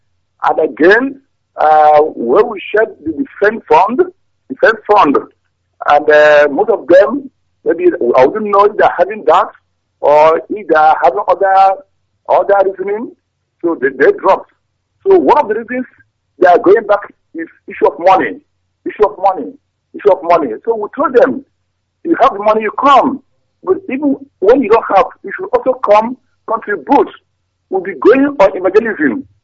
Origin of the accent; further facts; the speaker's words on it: Anambra, Nigeria; now in Delhi, India; I came from Newtown in Anambra State.